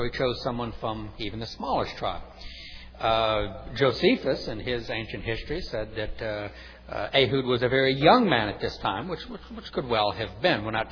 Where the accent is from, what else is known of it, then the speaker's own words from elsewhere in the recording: New Orleans, Louisiana, United States; also born or lived in Dallas; I lived in Dallas. They call that Big D. I'm from New Orleans. They call that the Crescent City.